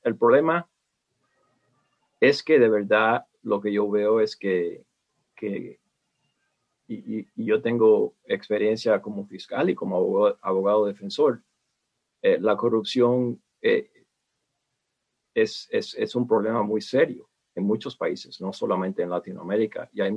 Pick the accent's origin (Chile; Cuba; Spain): Cuba; born there; yo nací en Cuba. Así que, aunque soy ciudadano americano, no puedo ser presidente.